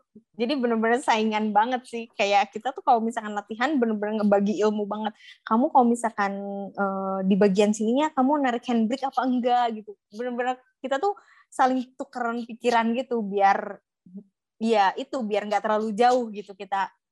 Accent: Bandung, West Java, Indonesia; first time aku juga untuk balap di kota Bandung ya, kayak this is my city gitu

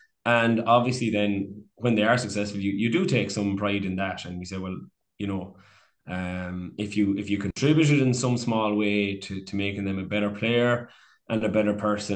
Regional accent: Turloughmore, Connacht, Ireland; And I'm from Turlochmore

